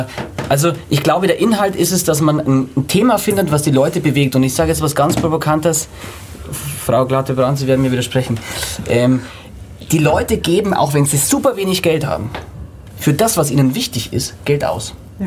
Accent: Bavaria, Germany; Darf ich da als Bayer auch hin?

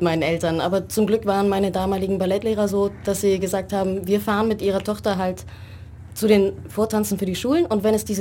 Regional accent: Braunschweig, Lower Saxony, Germany; born there; also born or lived in Frankfurt am Main; Von Braunschweig, beziehungsweise so einem kleinen Dorf davor, ging's dann nach Frankfurt am Main.

